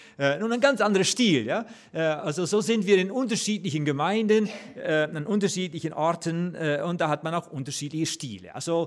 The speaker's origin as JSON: {"language": "German", "country": "Netherlands", "lives_now": "Germany", "said": "ich bin Holländer, wohne aber in Mitte Deutschland mit meiner Frau Elke"}